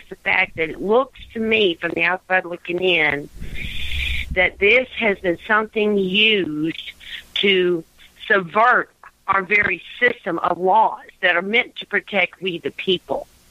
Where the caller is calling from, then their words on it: Tennessee, United States; I'm calling from Tennessee.